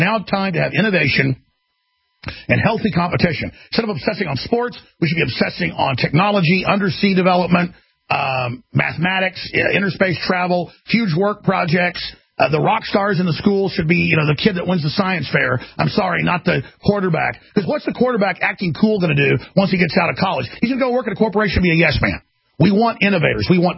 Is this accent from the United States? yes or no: yes; the South, United States; and again, I'm from the South, I had family that were high up in it